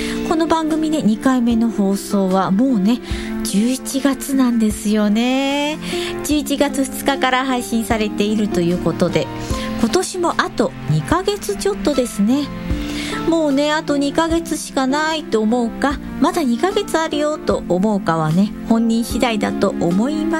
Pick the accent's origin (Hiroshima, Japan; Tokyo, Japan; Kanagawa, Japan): Kanagawa, Japan; 私は神奈川県出身で、現在はラジオパーソナリティとしてコミュニティ FM 局でも番組を担当させていただいておりまして